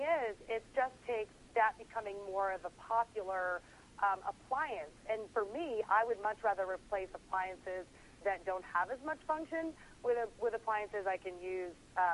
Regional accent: Tennessee, United States; now in New York, United States; I'm from Tennessee. I moved to New York. My kitchen is so tiny, it's the size of most people's bathroom.

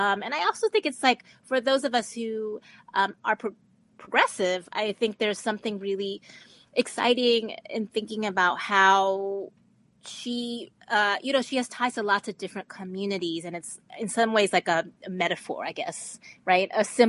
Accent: Indiana, United States; I'm born and raised in Indiana, and this is really the first time I've seen something like this.

